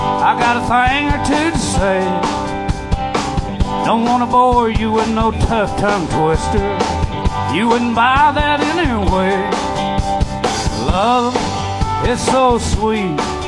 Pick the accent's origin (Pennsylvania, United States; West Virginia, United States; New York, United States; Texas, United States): Texas, United States; we're all from Texas, and it feels like home.